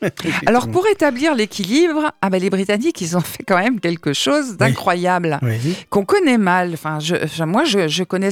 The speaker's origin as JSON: {"language": "French", "country": "France", "said": "Puis nous, en tant que Français, on s'en est un petit peu mêlés aussi."}